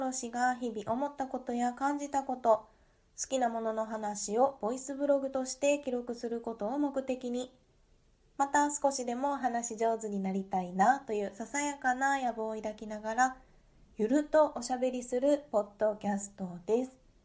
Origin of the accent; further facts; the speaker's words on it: Kansai, Japan; accent: Kansai; この私のね喋ってる感じの関西弁に馴染みを感じていただいているというところで